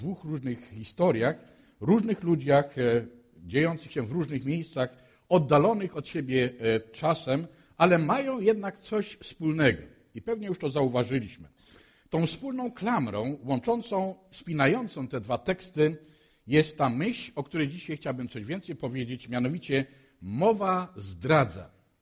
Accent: Silesian Voivodeship, Poland; No bo ja też jestem Ślązakiem i doskonale tą mowę rozumiem.

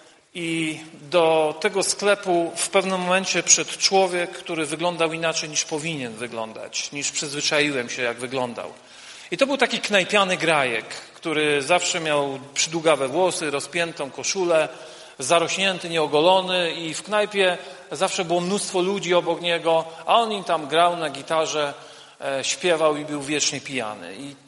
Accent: Dąbrowa Górnicza, Silesian Voivodeship, Poland; Faktycznie przyjechałem z Dąbrowy Górniczej. Służę obecnie w zborze w Katowicach.

